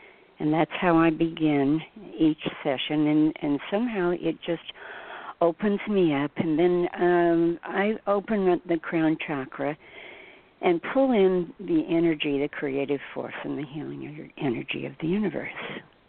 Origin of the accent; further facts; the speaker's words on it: Bible Belt, United States; I came from an opposite direction. I grew up in the Bible Belt, in which supposedly all the miracles stopped at the end of the Bible